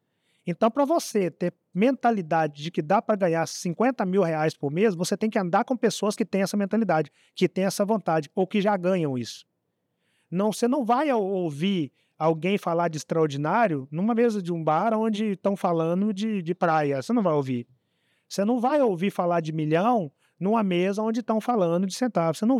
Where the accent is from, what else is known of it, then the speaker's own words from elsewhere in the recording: Pitanguinha, Brazil; born there; Eu nasci em Pitanguinha, uma cidade de 25 mil pessoas, e quando eu surgi aos olhos da grande multidão, eu estava no Rio de Janeiro.